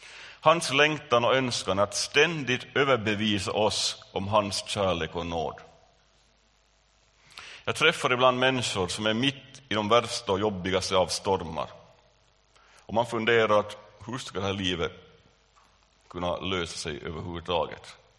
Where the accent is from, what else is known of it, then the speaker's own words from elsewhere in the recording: Stockholm, Stockholm County, Sweden; accent: Stockholm; Han talar på en finsk dialekt som jag med min stockholmska gen inte förstod så mycket på.